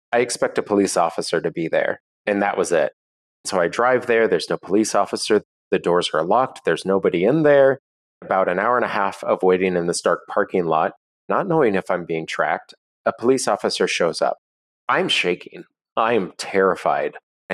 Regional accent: Seattle, Washington, United States; because I'm in my hometown of Seattle doing what I love to do with the scholarship program.

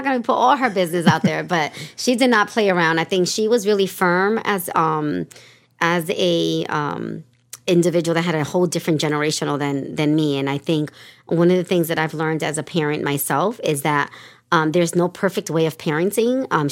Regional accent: New Haven, Connecticut, United States; also born or lived in Brooklyn, United States; I'm honored to say that I was raised in New Haven, was born in Brooklyn, New York. And at the age of eight, my grandmother, who adopted me, moved to Fairhaven. And I was raised in Fairhaven.

